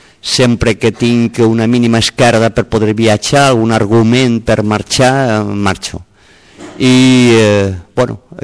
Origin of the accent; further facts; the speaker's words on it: Algemesí, Valencian Community, Spain; Soc del sud de València, més cap al sud de València, d'un poble preciós que es diu Algemesí, que queda a uns 32 quilòmetres amb la qual cosa vull dir que el meu català és una mica distint del vostre